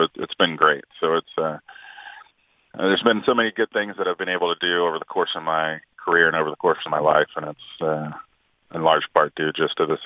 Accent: Arlington, United States; I grew up in Arlington, so we've gotten back home and done some things back in Arlington

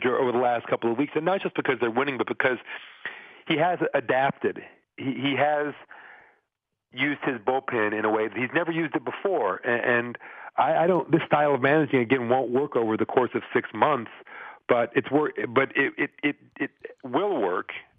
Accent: Kansas City, Missouri, United States; I grew up in Kansas City, and it would be fun to see them win again, I guess.

